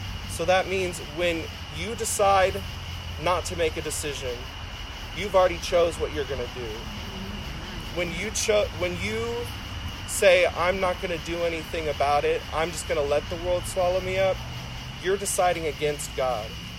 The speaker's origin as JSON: {"language": "English", "town": "Raytown", "region": "Missouri", "country": "United States", "tie": "born or raised there", "said": "And I grew up in Raytown. I mean, Raytown's, I mean, not the best place to live. It's not the worst place to live either."}